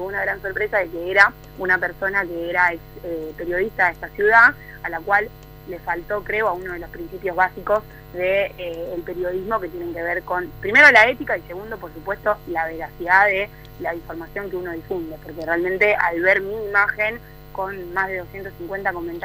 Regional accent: Dominican Republic; now in Argentina; no soy de Venezuela, soy dominicana. En segundo lugar, no vine hace 8 años, vine hace 18 años a vivir a Argentina

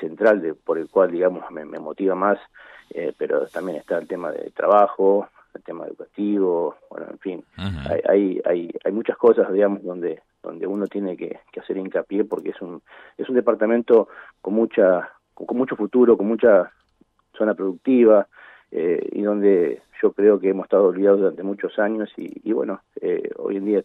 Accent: Ibicuy, Entre Ríos, Argentina; moved away as an adult; now in Buenos Aires, Argentina; yo estudié toda mi infancia y mi adolescencia en Ibicuí. Después me trasladé a la ciudad de Buenos Aires

